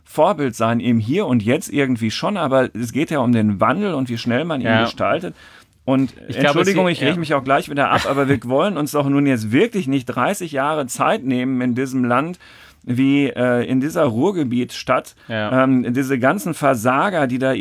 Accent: Dortmund, North Rhine-Westphalia, Germany; born there; ich habe ja schon erwähnt, dass ich gebürtiger Dortmunder bin und mir diese Stadt natürlich sehr am Herzen liegt.

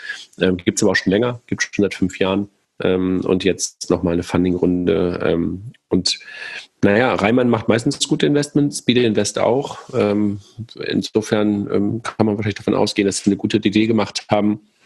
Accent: Regensburg, Bavaria, Germany; Ich komme aus Regensburg.

